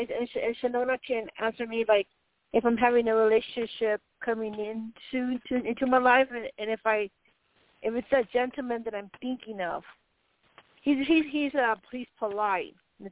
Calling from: Arizona, United States

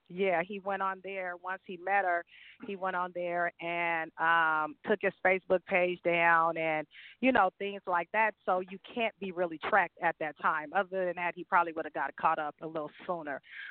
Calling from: California, United States; I'm calling from the Bay Area.

